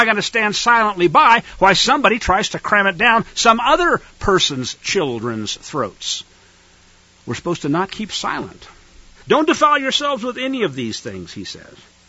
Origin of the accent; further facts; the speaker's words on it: Missouri, United States; I grew up in Missouri. We had what were called blue laws, sun god day laws.